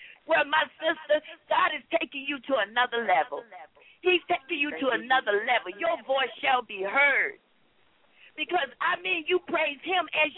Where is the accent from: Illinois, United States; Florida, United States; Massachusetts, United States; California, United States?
California, United States; now in Bridgeport, United States; I mean, I am really from California, but he brought me here to Bridgeport.